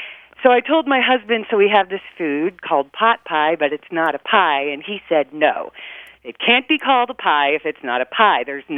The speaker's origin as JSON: {"language": "English", "region": "Pennsylvania", "country": "United States", "tie": "born or raised there", "lives_now": "Whitefish, United States", "said": "I grew up in central Pennsylvania, and we had a food called pot pie."}